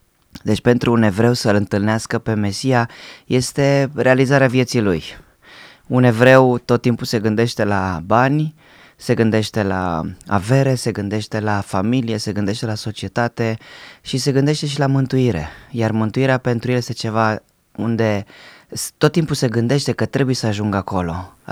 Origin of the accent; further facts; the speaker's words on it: Bucharest, Romania; Și m-am născut în București, într-o familie săracă, într-o familie mixtă, unul era evreu, unul era creștin. Am crescut acolo împreună cu sinagoga, împreună cu biserica.